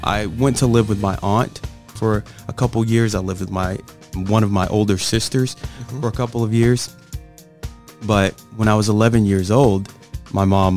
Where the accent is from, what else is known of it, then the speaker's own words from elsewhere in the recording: Montgomery, Alabama, United States; born there; I was born in Montgomery, Alabama.